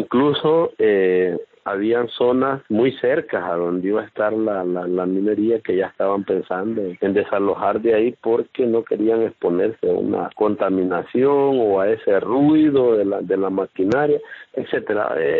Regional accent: El Salvador; como pueblo salvadoreño

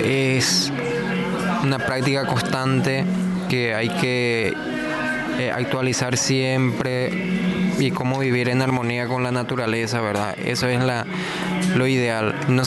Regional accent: Guayaibí, San Pedro, Paraguay; Soy paraguayo de la ciudad de Guayabí, departamento de San Pedro. Tengo 27 años

